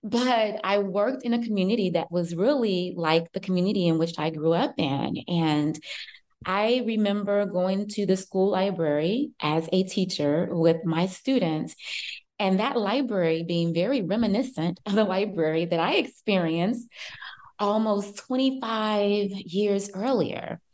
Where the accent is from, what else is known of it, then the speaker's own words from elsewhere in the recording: Chicago, Illinois, United States; So I live in Chicago. I grew up in Chicago.